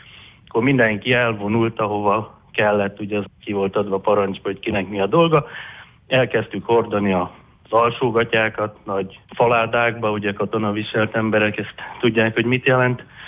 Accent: Timișoara, Timiș County, Romania; Én, mint temesvári, azért képbe voltam, azt tudni kell, hogy én Lipán voltam katona, az 60 kilométerre van Temesvárról

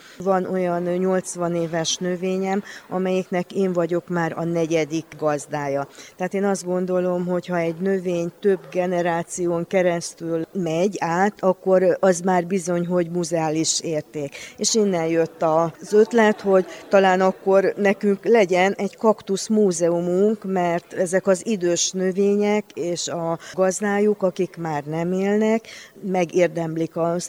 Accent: Kiskőrös, Bács-Kiskun, Hungary; Magyarországról jöttünk Kiskörösről, a Pekona kaktusz kertészetről.

